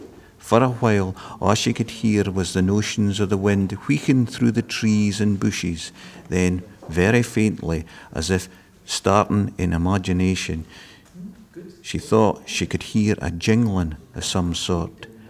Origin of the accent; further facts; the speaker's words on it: Scotland, United Kingdom; first language Scots; English is a second language; It's my first language. You know, it's the language he spoke before he went to the school.